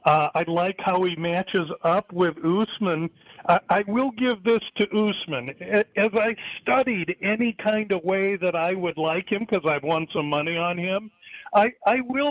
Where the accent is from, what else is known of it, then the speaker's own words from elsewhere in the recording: Nebraska, United States; who was a college wrestler in my home state of Nebraska at the University of Kearney.